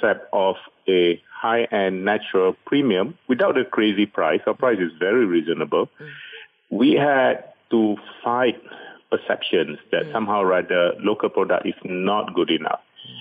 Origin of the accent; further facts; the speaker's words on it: Malaysia; Malaysian being Malaysian, we are quite impatient.